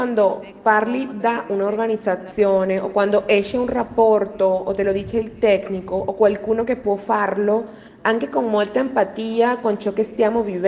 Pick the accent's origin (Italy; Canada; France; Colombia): Colombia; In altre parole, sono colombiana, ma so che in America Latina ognuno ha la sua storia e il suo contesto